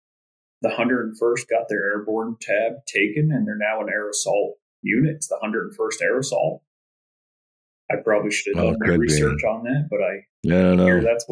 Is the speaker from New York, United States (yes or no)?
yes; New York, United States; Rural New York, so about 80 miles northwest of New York City, in Orange County. Everybody knows the famous Orange County Choppers. That's the county we grew up in. Very rural, farming, dairy stuff, hunting, fishing, everyday part of life.